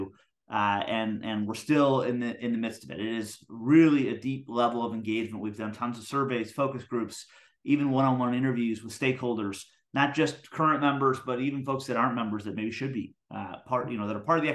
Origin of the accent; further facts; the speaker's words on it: Michigan, United States; So I grew up in Michigan. I went to Michigan State for school